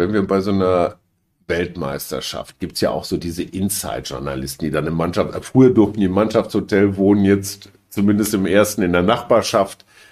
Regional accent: North Rhine-Westphalia, Germany; Ja, und meine Heimat, mein Heimatbundesland NRW, ne?

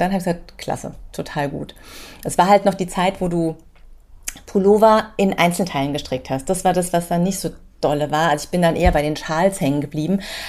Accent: Hesse, Germany; Also ich komme so aus der Nähe von Frankfurt. Wir sind vor ein paar Jahren umgezogen, so ein bisschen näher in die Wetterau. Aber ich bin eigentlich schon immer hier in der Gegend unterwegs. Also gebürtige Hessin sozusagen.

